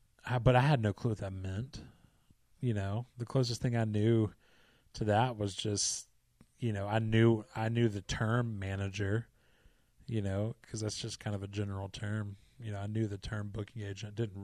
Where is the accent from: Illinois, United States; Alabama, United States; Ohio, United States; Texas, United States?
Alabama, United States; Selma; also born or lived in Macon; Born in Macon, Georgia. That's a good place to be born. Yeah, and then lived there for a few years. Moved over to Selma, Alabama.